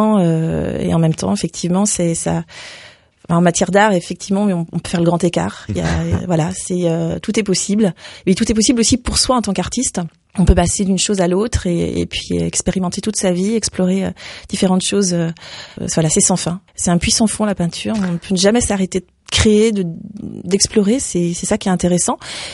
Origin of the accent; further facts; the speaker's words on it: Nantes, Pays de la Loire, France; Non, absolument pas, je viens de Nantes.